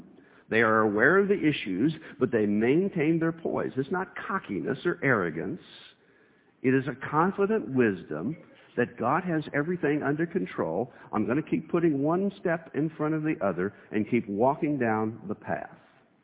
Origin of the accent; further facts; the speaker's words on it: Kentucky, United States; Prudence means to use caution, or when we grew up in Kentucky, it was just common, ordinary horse sense.